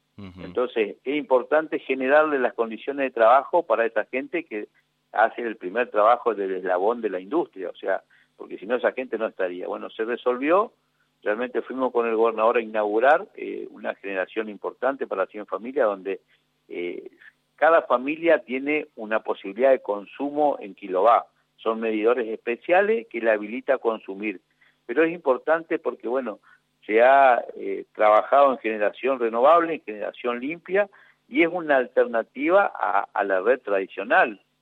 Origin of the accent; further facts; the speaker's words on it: Curuzú Cuatiá, Corrientes, Argentina; Yo soy de Curuzú, Cuatiá